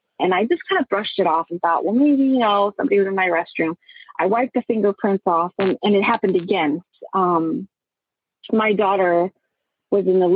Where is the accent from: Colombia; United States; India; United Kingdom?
United States; Texas; I am from Texas.